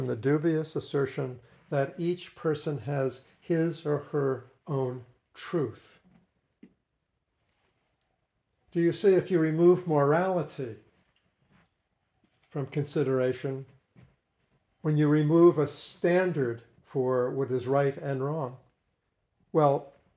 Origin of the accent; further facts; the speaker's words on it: New England, United States; You know, I'm from Northern New England